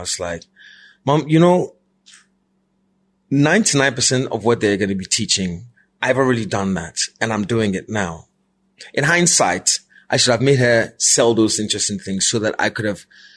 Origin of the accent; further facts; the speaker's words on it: Ghana; it's easy as a Ghanaian, because the way our colonizers made us learn the English language.